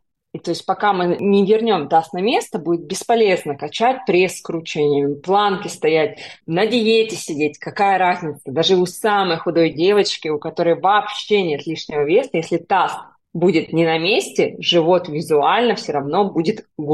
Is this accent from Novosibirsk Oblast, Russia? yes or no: yes; Novosibirsk, Novosibirsk Oblast, Russia; also born or lived in China / Thailand; now in Australia; Я переехала в Австралию примерно 6 лет назад. Родом я из Новосибирска, но так получилось, что я жила и в Китае, и в Таиланде.